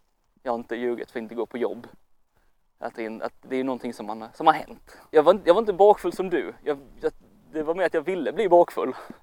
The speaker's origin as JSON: {"language": "Swedish", "region": "Halland County", "country": "Sweden", "said": "Jag är från Halland, vi säger inte är."}